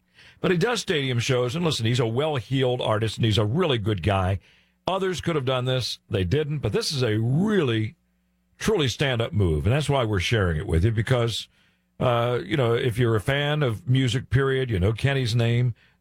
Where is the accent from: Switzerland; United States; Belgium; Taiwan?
Belgium; I grew up in Belgium.